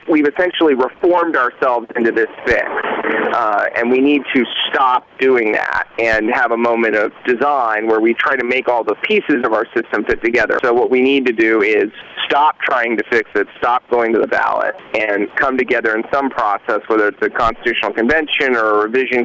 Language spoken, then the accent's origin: English; Los Angeles, California, United States; When I go around, you know, outside the state, I don't usually say I'm from California. I usually say I'm from L.A.